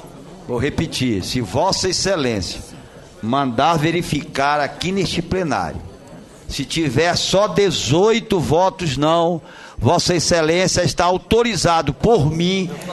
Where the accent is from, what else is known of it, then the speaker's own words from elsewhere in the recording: Pará, Brazil; vou falar no dialeto da minha terra, do Pará